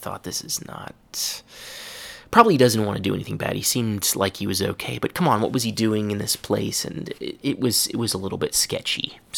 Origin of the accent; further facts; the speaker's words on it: Cincinnati, Ohio, United States; And I told him, you know, I'm from Cincinnati, Ohio.